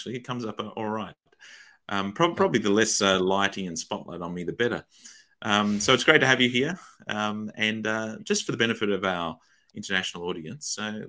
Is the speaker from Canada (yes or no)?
no; New South Wales, Australia; yes, no, I'm from New South Wales.